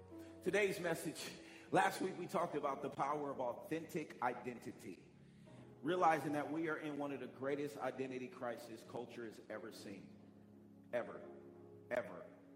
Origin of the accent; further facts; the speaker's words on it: Oakland, California, United States; I would look in the United States, I'm from Oakland, California, and you look in the States